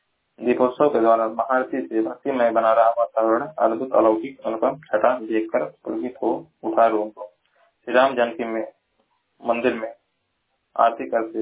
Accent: Maharajganj, Uttar Pradesh, India; मैं जिला महाराजगंज का निवासी हूँ।

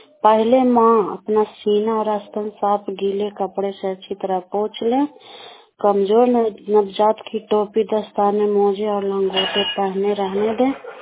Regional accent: Daniyawan, Bihar, India; मैं दनियामा ब्लॉक के रहने वाली हूँ।

